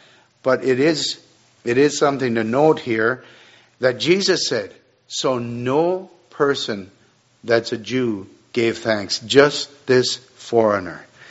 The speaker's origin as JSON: {"language": "English", "country": "Canada", "said": "We got there on time, as a Canadian would."}